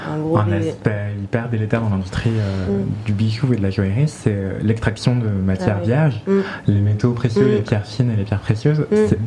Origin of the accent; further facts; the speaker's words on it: Martinique, France; je suis martiniquais et je sais que c'est hyper important le bijou dans ma famille